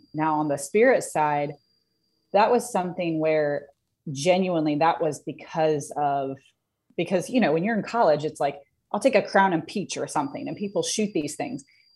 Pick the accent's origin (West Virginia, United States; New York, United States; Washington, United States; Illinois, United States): West Virginia, United States; Parkersburg; I am. I'm from Parkersburg.